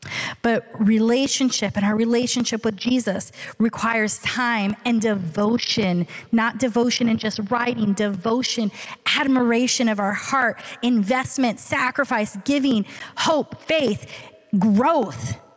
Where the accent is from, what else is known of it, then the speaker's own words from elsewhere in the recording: California, United States; And I was from California and I'm like, what's a Wisconsin?